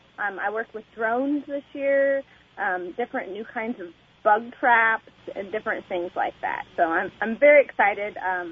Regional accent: Nokomis, Illinois, United States; Well, I'm originally from Nokomis, Illinois, so Montgomery County, currently living in Christian County.

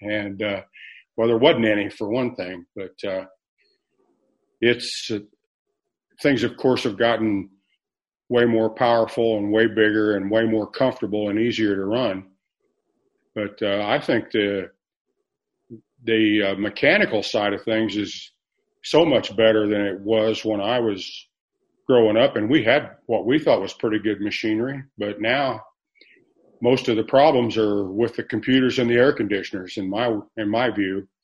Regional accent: Illinois, United States; I was born and raised up in Moultrie County, kind of the southeast corner near a little town called Gaze, Illinois, and raised on a farm and lived there until I left home to go to college

